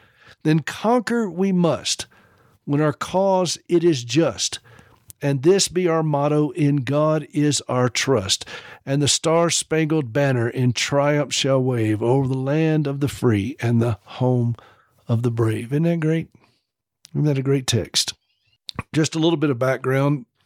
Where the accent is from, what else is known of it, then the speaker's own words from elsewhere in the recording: United States; The point of it is we're American citizens and we have a great nation.